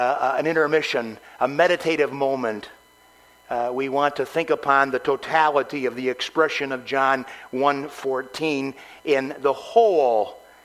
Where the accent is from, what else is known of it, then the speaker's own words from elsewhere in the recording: Michigan, United States; born there; I was born in Eastern Michigan.